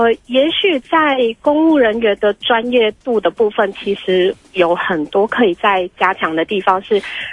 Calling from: Tainan, Taiwan; 我打来自台南。

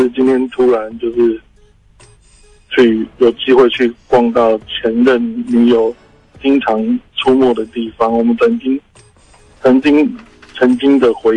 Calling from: Taoyuan, Taiwan; 我是桃园的

